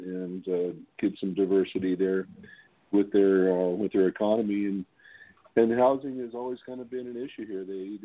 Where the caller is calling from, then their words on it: Reno, Nevada, United States; Yeah. Reno.